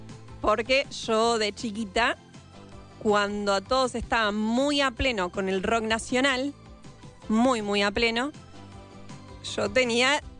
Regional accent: Argentina; Fue más el espectáculo que como argentinos le dimos a Oasis.

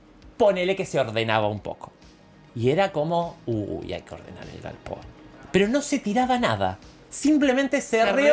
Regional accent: Argentina; pues somos argentinos, señores.

